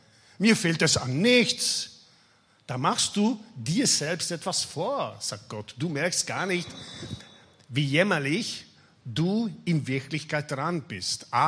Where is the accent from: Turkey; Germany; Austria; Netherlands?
Austria; Ich bin auch ein Europäer, ich bin auch Österreicher, ich bin auch lange unterwegs hier.